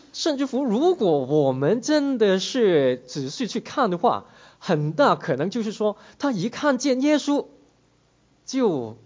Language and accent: Chinese; Hong Kong; 我是从香港过来的在 MST 的一位新来的老师。